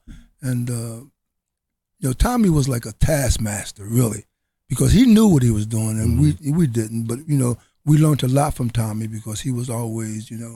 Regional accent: Philadelphia, Pennsylvania, United States; Well, you know, we're from West Philadelphia.

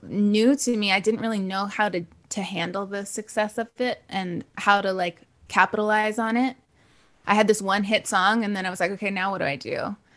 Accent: Wisconsin, United States; I never felt super cool growing up in Wisconsin.

